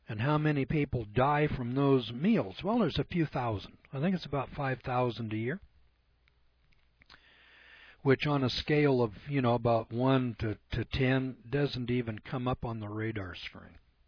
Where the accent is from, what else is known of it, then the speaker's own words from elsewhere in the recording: California, United States; That's because I'm from California, and you can still get raw milk there.